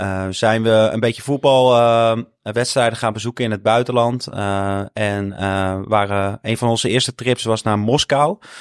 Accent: North Holland, Netherlands; En ik kom uit het westen, ik kom uit Noord-Holland.

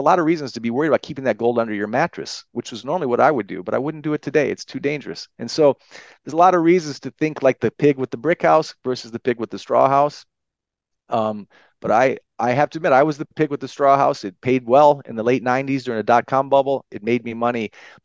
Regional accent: Michigan, United States; I love growing up in Michigan. It's not the same country I grew up in 40 years ago.

